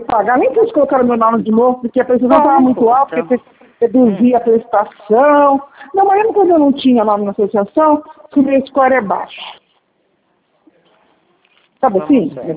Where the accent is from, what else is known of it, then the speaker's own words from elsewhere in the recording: Hortolândia, São Paulo, Brazil; Sou de Hortolândia